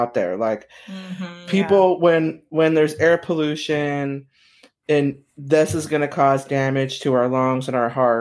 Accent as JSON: {"language": "English", "town": "Santa Clara", "region": "California", "country": "United States", "tie": "born or raised there", "said": "I know from being in a pretty, you know, affluent area growing up in Santa Clara, the place was relatively clean."}